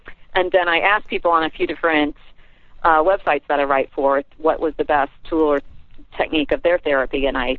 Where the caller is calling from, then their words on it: Annapolis, Maryland, United States; From Annapolis, Maryland.